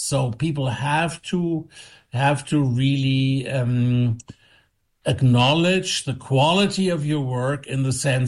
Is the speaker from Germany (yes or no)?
yes; Bremen, Germany; from Bremen.